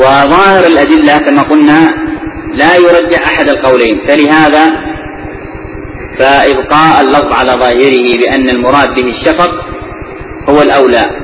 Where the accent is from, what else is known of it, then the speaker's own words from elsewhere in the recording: Morocco; لأنه عندنا في المغرب إذا غربت الشمس جاء في جهة الغروب شفق أحمر